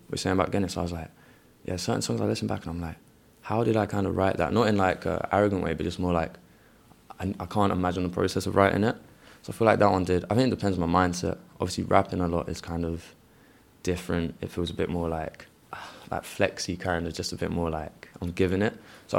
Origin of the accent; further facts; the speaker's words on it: Chelmsford, East of England, United Kingdom; I grew up like skating in Chelmsford.